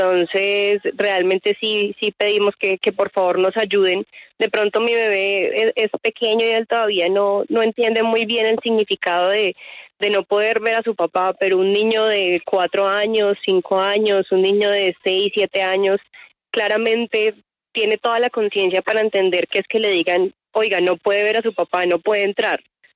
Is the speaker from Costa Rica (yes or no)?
no; Bogotá, Colombia; Nosotros somos todos acá de Bogotá.